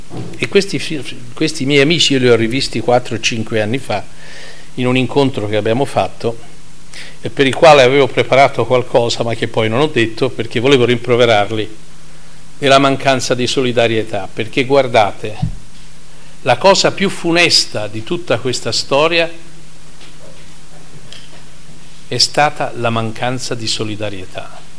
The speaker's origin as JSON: {"language": "Italian", "town": "Florence", "region": "Tuscany", "country": "Italy", "tie": "born or raised there", "said": "Io sono nato a Firenze e a Firenze sono vissuto fino a che è successo questa spaventosa tragedia."}